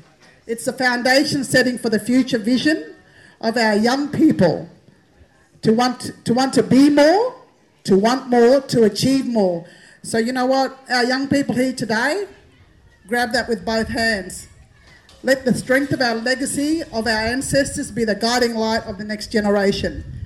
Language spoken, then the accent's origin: English; Broome, Western Australia, Australia; now in Yarrabah, Australia; I'm a Jarubuna Babardi woman from the Kimberley region of Northwest Australia, so Broome's my hometown. But I live here and work here on beautiful Kunganji land, Yarraba.